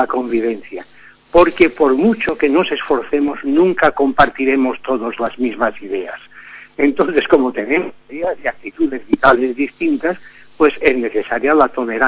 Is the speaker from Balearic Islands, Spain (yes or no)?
yes; Santanyí, Balearic Islands, Spain; born there; Sí, yo nací en Santallí, el municipio más meridional de Mallorca.